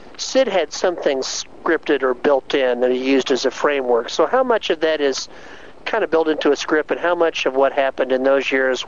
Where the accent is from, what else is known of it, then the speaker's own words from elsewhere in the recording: Kansas City, United States; for many of us, I'm from Kansas City, our exposure to the Indianapolis 500 was the radio broadcast